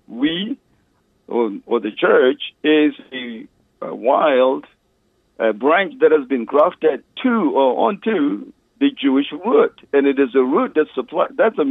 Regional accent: South Africa; I am from South Africa, and there's a other than the lumber that everybody knows about, there's a whole bunch of people, a whole tribe, among which the Jewish people came and settled, and our traditions have been Jewish for a long

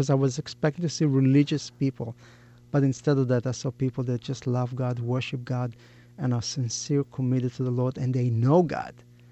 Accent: Tel Aviv, Tel Aviv District, Israel; You know, I'm from Tel Aviv, you know, so we're a very secular city.

